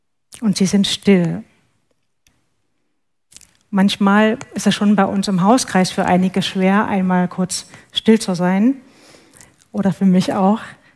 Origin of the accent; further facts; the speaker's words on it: Leipzig, Saxony, Germany; born there; now in Bielefeld, Germany; ich bin 52 Jahre alt, komme gebürtig aus Leipzig und bin jetzt hier 5, 6 Jahre in Bielefeld im sozialen Bereich. Bin schon über 30 Jahre mit Jesus unterwegs